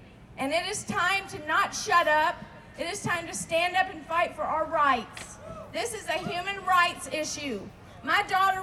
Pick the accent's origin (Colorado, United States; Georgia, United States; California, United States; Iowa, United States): Georgia, United States; Atlanta; Good morning, Boston. I'm from Atlanta, Georgia.